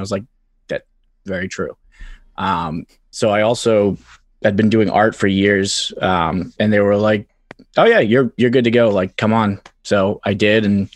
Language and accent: English; Quincy, Massachusetts, United States; I grew up in Quincy. It's a bit of a lawless wasteland